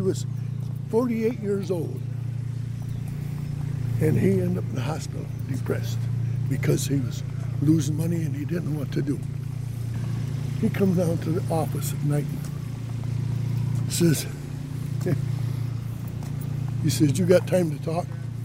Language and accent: English; Alden, Michigan, United States; also born or lived in Rapid City; I was born and raised in Alden. We moved to Rapid City in 1943. My dad went to work on the railroad.